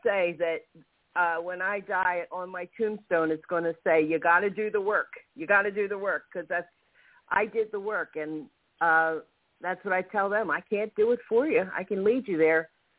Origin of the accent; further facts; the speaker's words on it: Sneads Ferry, North Carolina, United States; I'm from Smeed's Ferry, North Carolina, so we're neighbors.